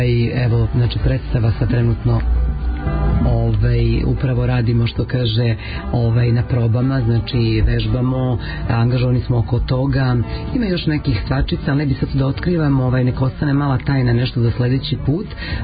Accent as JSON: {"language": "Serbian", "town": "Šibenik", "region": "Šibenik-Knin County", "country": "Croatia", "said": "A ja sam Dalmatinka"}